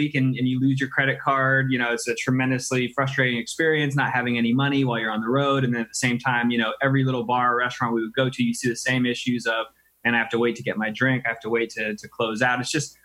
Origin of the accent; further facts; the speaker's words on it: Los Angeles, California, United States; I am from Los Angeles originally. Went to school out here at USC and graduated in 2011 when I was drafted.